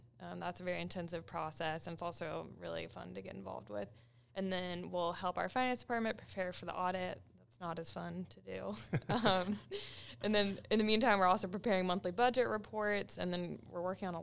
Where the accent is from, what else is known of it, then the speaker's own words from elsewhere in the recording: Charlotte, North Carolina, United States; I'm from Charlotte originally, so close by, and I went to College of Charleston for undergrad, moved back to Charlotte after